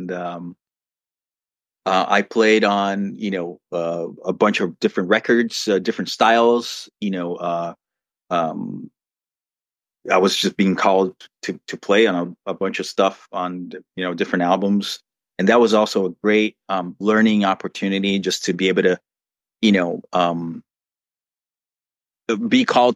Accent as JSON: {"language": "English", "region": "São Paulo", "country": "Brazil", "tie": "born or raised there", "said": "moved back to my hometown, São Paulo, which is kind of like, you know, a major center, you know, a financial industrial center in Brazil."}